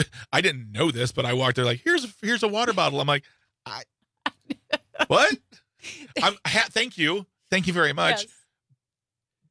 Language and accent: English; United States; I'm an American kid who went to school.